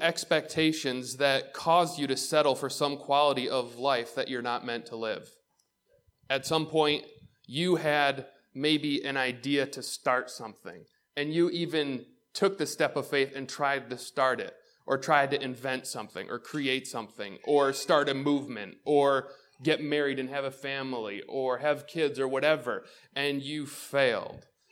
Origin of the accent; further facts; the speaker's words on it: Waterport, New York, United States; I grew up in Waterport. And yet I knew that, like, God had put this huge vision of what he wanted me to do. And Waterport, the only thing that it has is a post office.